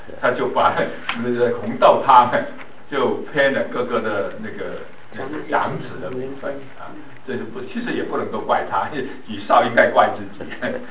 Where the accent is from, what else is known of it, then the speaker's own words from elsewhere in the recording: Guangdong, China; 我们广东人怎么叫广东人呢